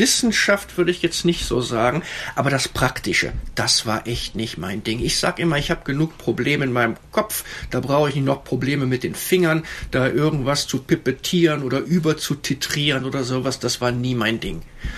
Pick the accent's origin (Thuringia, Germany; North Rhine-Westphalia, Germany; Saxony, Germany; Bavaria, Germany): North Rhine-Westphalia, Germany; Leverkusen; Ich bin aufgewachsen in Leverkusen